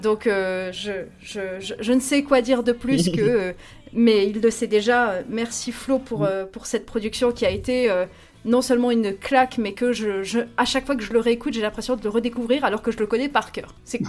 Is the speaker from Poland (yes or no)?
yes; Poland; je suis polonaise moi-même